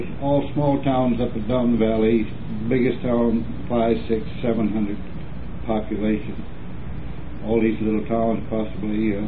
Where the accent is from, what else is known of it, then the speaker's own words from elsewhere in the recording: Reedstown, Wisconsin, United States; born there; I was born in Reedstown, Wisconsin, Vernon County, Reedstown, Wisconsin.